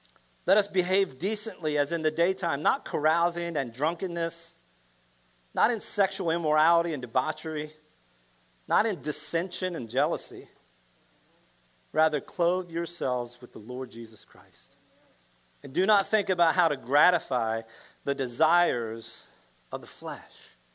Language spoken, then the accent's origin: English; Laurel, Delaware, United States; Literally, I grew up on Central Avenue in my hometown in Laurel, Delaware.